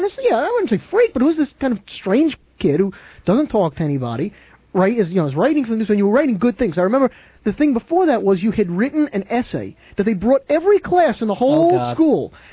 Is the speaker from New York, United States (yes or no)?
yes; Woodmere, New York, United States; I had grown up in Woodmere. I was born and raised in Woodmere.